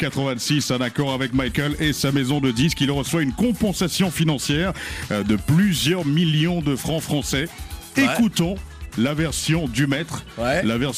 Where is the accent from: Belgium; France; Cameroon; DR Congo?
Cameroon; L'histoire commence en 1972 chez moi au Cameroun.